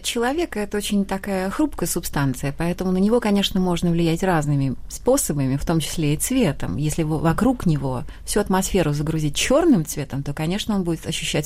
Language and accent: Russian; Kazakhstan; now in Russia; Хотя я родом из Востока, из Казахстана, но очень люблю Россию, поэтому здесь работаю